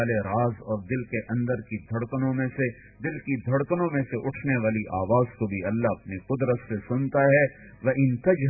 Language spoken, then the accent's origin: Urdu; Pakistan; born there; نہ میں اپنی طاقت سے بنا، نہ آپ اپنے ارادے سے بنے، نہ میں پاکستان میں پیدا ہوا